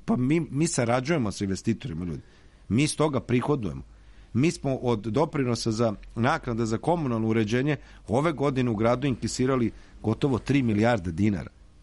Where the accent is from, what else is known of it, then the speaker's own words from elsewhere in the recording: Novi Sad, Vojvodina, Serbia; kao što je, ne znam, kod nas u Novom Sadu pod Petrovaradinsko podgrađe